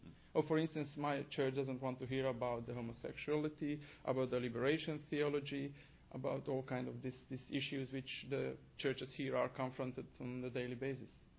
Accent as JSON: {"language": "English", "country": "Romania", "first_language": "Hungarian", "second_language": "English", "said": "So I myself, I'm a Hungarian. So my mother tongue is Hungarian, but I live in Romania. And then my church is a Reformed church, which is again a minority church."}